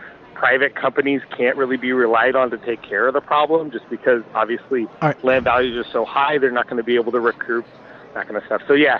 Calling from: Sonoma, California, United States; I'm calling from Sonoma.

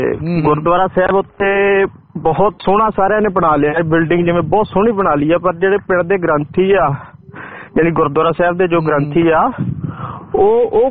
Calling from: Uttar Pradesh, India; ਮੈਂ ਯੂਪੀ ਤੋਂ ਬਿਲੋਂਗ ਕਰਦਾ ਤੇ ਸਾਡੇ ਉੱਥੇ ਯੂਪੀ ਚ ਛੋਟਾ ਜਿਹਾ ਪੰਜਾਬੀਆਂ ਦਾ ਪਿੰਡ ਆ

